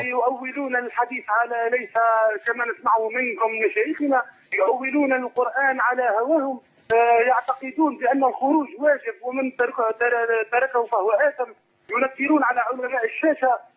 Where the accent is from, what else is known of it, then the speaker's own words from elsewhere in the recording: Tunisia; عندنا في تونس جماعة تسمى